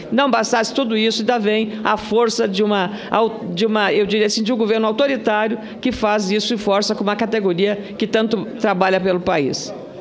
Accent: Rio Grande do Sul, Brazil; e eu sou do Rio Grande do Sul

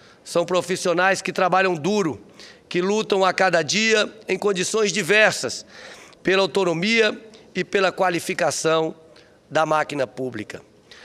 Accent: Brasília, Federal District, Brazil; Cresci em Brasília, acompanhando de perto o seu desenvolvimento institucional

